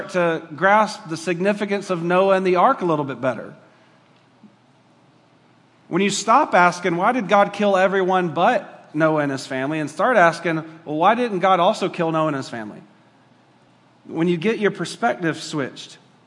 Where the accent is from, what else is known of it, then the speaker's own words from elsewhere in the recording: Georgia, United States; I'm from Georgia originally.